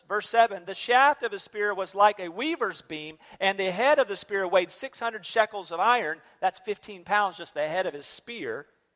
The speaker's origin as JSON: {"language": "English", "region": "North Carolina", "country": "United States", "said": "I'm from North Carolina, which is very similar to Virginia, and we don't have dragon-like iguana creatures of size"}